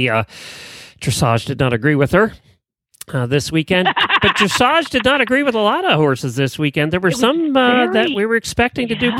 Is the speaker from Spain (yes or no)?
no; Ocala, Florida, United States; from Ocala, Florida.